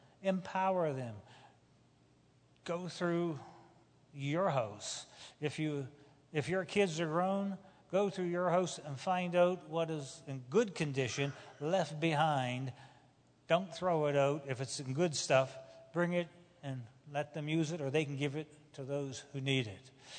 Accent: Canada; America is not perfect, but it is a step ahead of, and I come from Canada, but America is a step ahead.

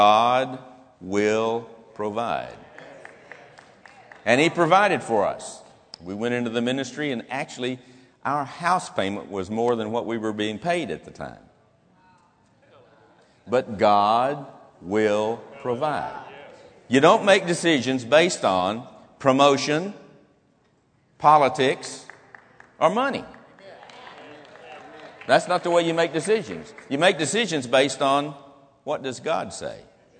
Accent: Marked Tree, Arkansas, United States; born there; I was born in Mark Tree, Arkansas. That's the typical response I get when I say Mark Tree, Arkansas.

